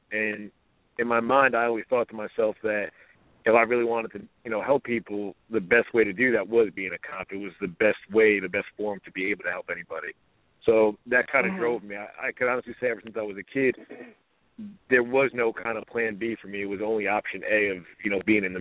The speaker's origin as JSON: {"language": "English", "region": "New Jersey", "country": "United States", "said": "And I'm from New Jersey originally."}